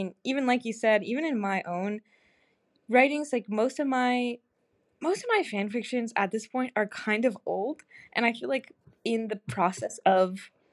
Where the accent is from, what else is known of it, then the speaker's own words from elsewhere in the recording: United States; But yeah, I am American